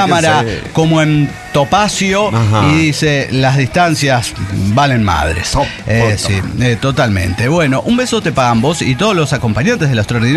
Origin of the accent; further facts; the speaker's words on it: Venezuela; now in Spain; Yo soy venezolana, residente en España.